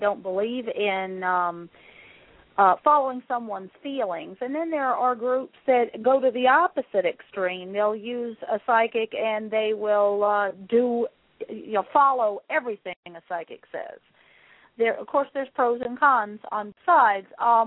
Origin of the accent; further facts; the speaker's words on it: Tampa, Florida, United States; I am from Tampa, Florida. I have three wonderful children.